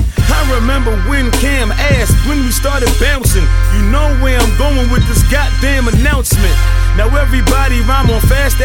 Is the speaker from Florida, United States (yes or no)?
no; Bronx, New York, United States; It's like, being from the Bronx, I feel ashamed to say I was born and raised in New York.